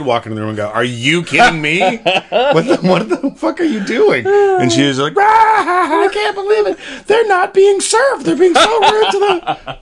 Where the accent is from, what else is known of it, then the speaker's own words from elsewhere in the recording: Canada; I grew up in Canada